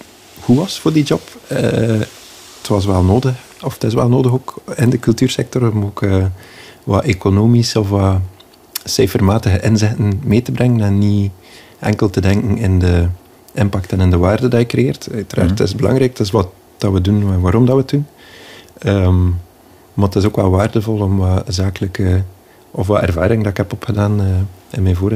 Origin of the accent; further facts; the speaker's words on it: Izegem, Flanders, Belgium; Ik ben van Isegem, mijn vrouw is van Staatshem.